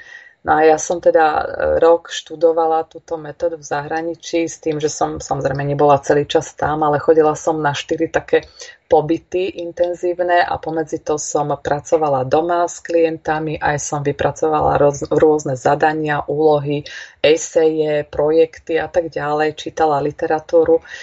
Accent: Revúca, Banská Bystrica Region, Slovakia; now in Banská Bystrica, Slovakia; A keď som skončila, tak som nastúpila na daňový úrad v Revúci, odkiaľ pochádzam. A neskôr, keď som teda išla za svojím manželom do Banskej Bystrice, tak som prestúpila na daňové riaditeľstvo

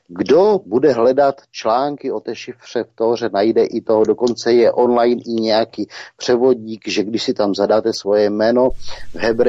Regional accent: Moravian-Silesian Region, Czechia; Třeba zrovna já jsem chachar ze Severní Moravy

